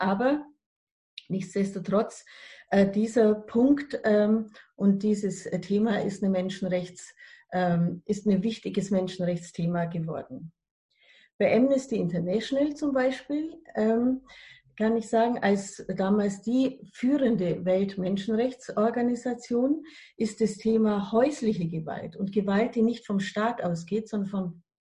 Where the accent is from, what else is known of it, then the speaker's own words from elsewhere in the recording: Bavaria, Germany; Und ich bin eigentlich aus der Provinz, aus dem Allgäu